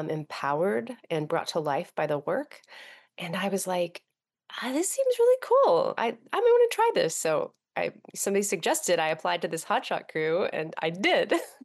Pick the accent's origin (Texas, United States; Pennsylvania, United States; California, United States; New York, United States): Pennsylvania, United States; Lancaster; also born or lived in Frankfort, Kentucky; I was born in Frankfort, Kentucky, and then lived there until I was about 7 years old, and then was raised in Lancaster, Pennsylvania. So I'm from sort of a combination of the Southeast and the East.